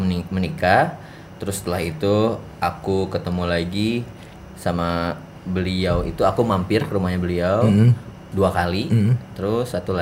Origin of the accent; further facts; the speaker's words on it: Garut, West Java, Indonesia; now in Jakarta, Indonesia; Nenek di Garut.